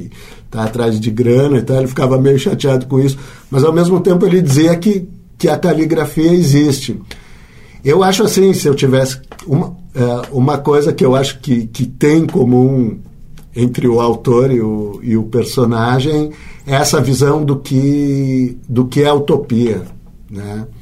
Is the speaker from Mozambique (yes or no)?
no; Israel; moved away as an adult; also born or lived in São Paulo, Brazil; now in Brazil; A gente imigrou para Israel, eu nasci em São Paulo, a família toda imigrou para Israel quando eu tinha 7 anos, né? Eu vivi lá dos 7 aos 24 anos